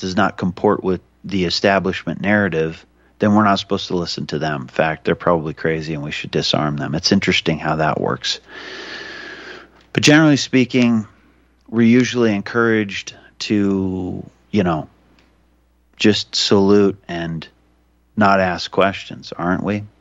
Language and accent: English; Libby, Montana, United States; born there; I was born in Libby, Montana